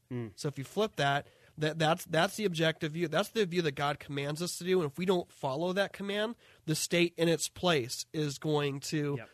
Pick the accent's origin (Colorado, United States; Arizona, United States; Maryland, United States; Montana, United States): Arizona, United States; Mesa; growing up in Mesa, though, I was literally a, because, you know, we do ministry at the Mormon temple.